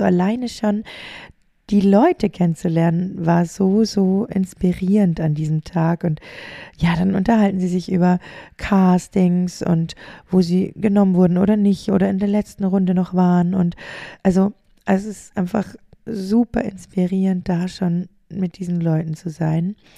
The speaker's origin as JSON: {"language": "German", "region": "Bavaria", "country": "Germany", "tie": "born or raised there", "said": "wie ich klein war in meiner Heimat in Niederbayern"}